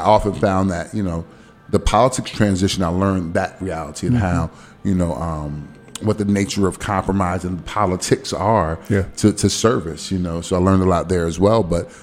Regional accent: Newark, New Jersey, United States; I'm originally from Newark, New Jersey, which is not very different from Southeast DC

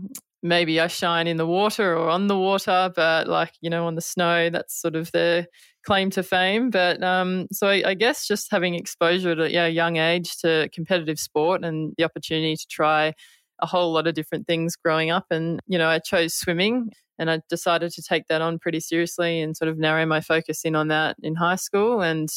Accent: Melbourne, Victoria, Australia; also born or lived in Falls Creek; I am the eldest of four, and I grew up in Melbourne

